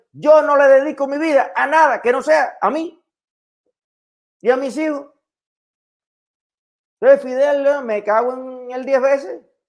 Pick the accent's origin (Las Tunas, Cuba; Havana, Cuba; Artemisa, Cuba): Las Tunas, Cuba; Puerto Padre; born there; Vamos a centrarnos en el Yarey, donde yo nací, o en Puerto Padre.